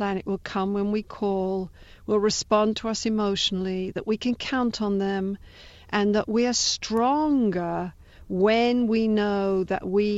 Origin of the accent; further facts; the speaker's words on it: United Kingdom; well, as a Brit, yes.